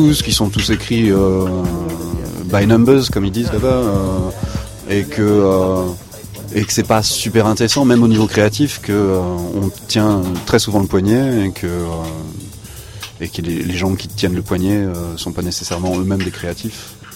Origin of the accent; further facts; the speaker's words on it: France; moved away; also born or lived in England / Prague / Milan / United States; Moi j'ai pas vraiment fait les allers-retours, je suis parti de la France et puis j'ai vécu pendant 4 ans en Angleterre, un an à Prague, un an à Milan, et puis après je suis parti aux USA où j'ai vécu 5 ans.